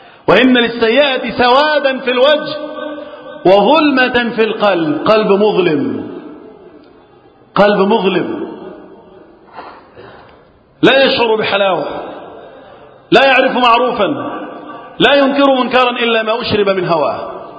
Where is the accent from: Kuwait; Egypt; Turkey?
Egypt; اللهم احفظ بلدنا مصر وسائر بلاد المسلمين من الفتن